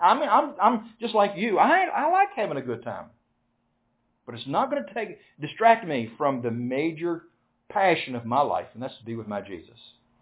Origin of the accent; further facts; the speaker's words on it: United States; I'm an American, but first of all, my citizenship is in heaven.